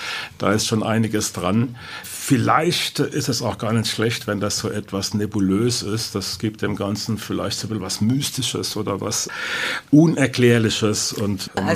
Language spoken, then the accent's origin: German; Electoral Palatinate (Kurpfalz), Germany; accent: Rhine Franconian; Uns Kurpfälzer natürlich verbindet ist die Spruch. Ja? Also wir haben ja den gleichen rheinfränkischen Dialekt.